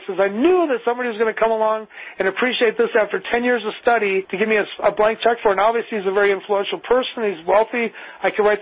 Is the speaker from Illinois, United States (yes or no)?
yes; Chicago, Illinois, United States; I'm from Chicago, Illinois, originally.